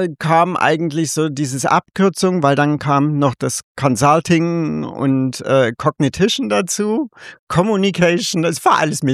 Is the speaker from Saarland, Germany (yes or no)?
no; Munich, Bavaria, Germany; now in Brandenburg, Germany; als Münchnerin war es irgendwann mal so dieser Gedanke, gut, ich komme mit einer Berlinerin zusammen und habe dann gesagt, so nach dem Motto, ich möchte nicht von einer Millionenstadt in die nächstgrößere ziehen.